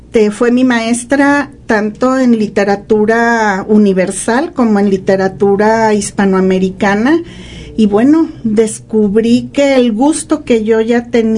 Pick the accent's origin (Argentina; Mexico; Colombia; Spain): Mexico; El Grullo, Jalisco; Yo soy del Grullo, de un tiempo en el que todavía no nacía el entonces módulo del Grullo.